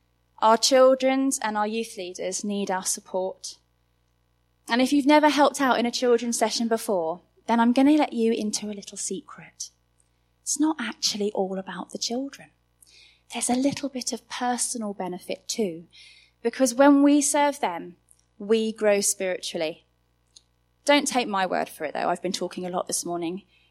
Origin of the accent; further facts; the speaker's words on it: South East England, United Kingdom; now in Coventry, United Kingdom; Both Pete and I come from Kent, so our own families are 3 hours away